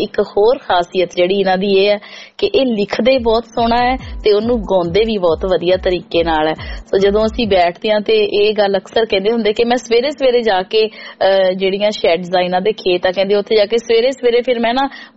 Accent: Punjab, India; ਮੈਂ ਦੁਆਬੇ ਤੋਂ ਤੇ ਸਾਡੇ ਦੁਆਬੇ ਵੱਲ ਜਿਹੜਾ ਬਾਈ ਜ਼ਿਆਦਾ ਨਹੀਂ ਕਹਿੰਦੇ, ਵੀਰ ਜੀ ਜਾਂ ਭਾਜੀ ਕਹਿੰਦੇ ਆ

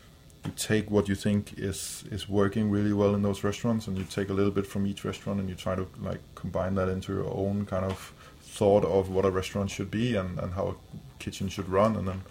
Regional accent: Copenhagen, Capital Region of Denmark, Denmark; But I grew up in Copenhagen, and my mother and father were really into agriculture and nature.

